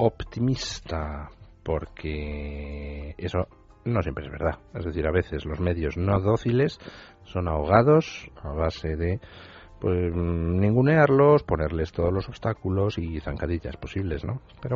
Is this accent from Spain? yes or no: yes; Spain; Los que estamos aguantando todo lo que nos echan somos los españoles